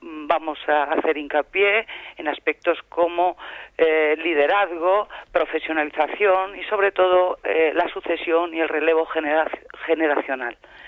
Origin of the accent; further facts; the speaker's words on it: A Coruña, Galicia, Spain; born there; now in Jaén, Spain; nací en La Coruña y, por tanto, pues no he vivido un poco la historia de Bailén. Sí, conozco estos últimos años, llevo ya bastante tiempo en Jaén